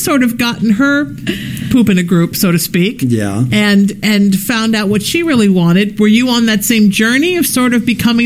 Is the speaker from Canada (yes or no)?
no; Ireland; We are Irish. We're genetically pre-designed to make more children in any way we can.